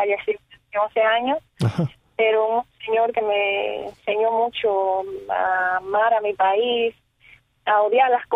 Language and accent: Spanish; Holguín, Cuba; born there; No, nací en la ciudad de Holguín, porque mi papá es originario de allí, de la ciudad de Holguín. Ajá. Y mi mamá sí era de acá, de este pueblo, de acá de Buenaventura, de un barrio que se llama Las Casimas